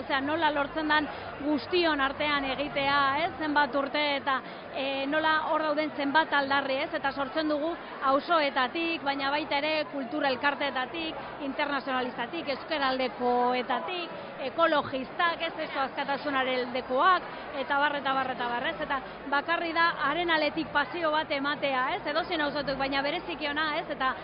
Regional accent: Bilbao, Basque Country, Spain; ni Bilbokoa naiz, eta nire herriko jaiak dira

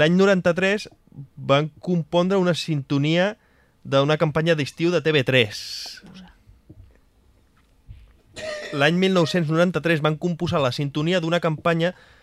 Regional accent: Constantí, Catalonia, Spain; A Constantí, al petit poble

